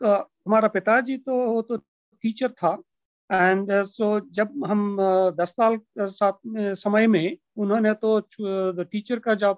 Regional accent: Andhra Pradesh, India; Hindi is a second language; हमारा गांव में इलेक्ट्रिसिटी था, हमारा घर में इलेक्ट्रिसिटी नहीं था। फिर हमारा विलेज में तो है हाई स्कूल नहीं है, वो आसपास में विलेज में है 3 किलोमीटर्स के पास में है, तोटलवलूर गांव में है तो हाई स्कूल था

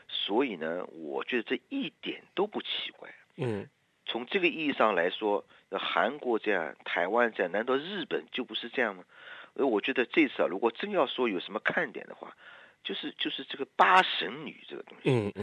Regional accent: China

